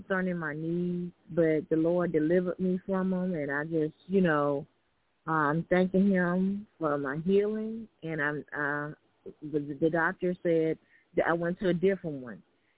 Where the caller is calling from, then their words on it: Alabama, United States; calling from Alabama.